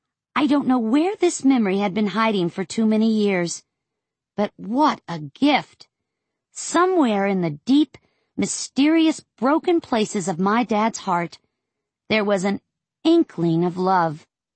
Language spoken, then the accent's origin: English; Florida, United States; I grew up in Florida, which meant no snow ever.